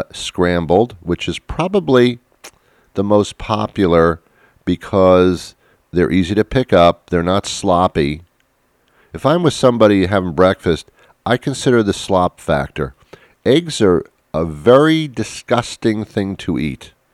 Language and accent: English; New York, United States; I'm not from this area. I'm from New York, and we didn't drop our eggs there.